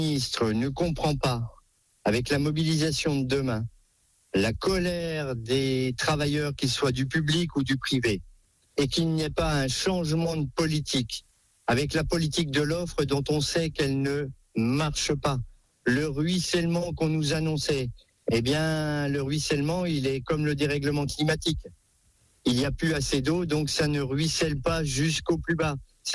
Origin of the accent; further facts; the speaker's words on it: Bourgogne-Franche-Comté, France; l'air de la Bourgogne éclaircit les esprits et il est plutôt sain puisque c'est là d'où je viens